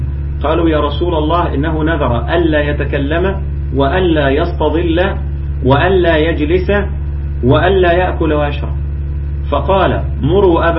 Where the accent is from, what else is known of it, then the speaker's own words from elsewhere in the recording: Egypt; تيجي في شهر رمضان عندنا في مصر تجد تمر وخشاف